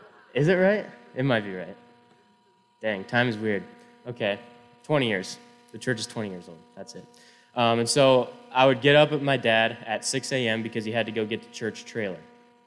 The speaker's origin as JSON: {"language": "English", "town": "Spearfish", "region": "South Dakota", "country": "United States", "said": "I'm from Spearfish, South Dakota. That's the beautiful Black Hills."}